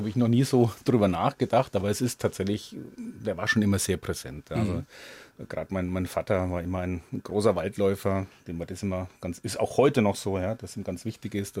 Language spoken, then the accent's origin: German; Sommerach, Bavaria, Germany; Ich bin aufgewachsen an der Mainschlawe in Sommerach.